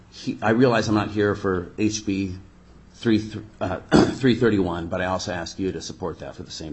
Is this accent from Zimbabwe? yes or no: no; Anchorage, Alaska, United States; now in Juneau, United States; Thank you. … of Juneau, Alaska, is born and raised in Anchorage.